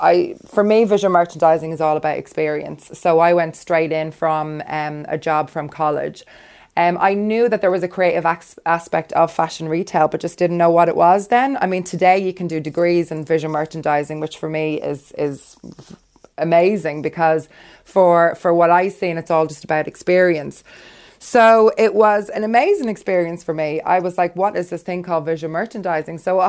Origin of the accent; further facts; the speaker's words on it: Dublin, Leinster, Ireland; I am from Dublin.